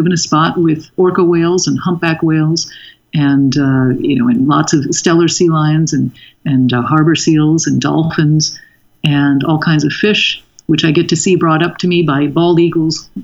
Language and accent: English; Manhattan, New York, United States; also born or lived in Malibu; now in San Juan Island, United States; I lived on the edge of the East River when I was growing up in Manhattan.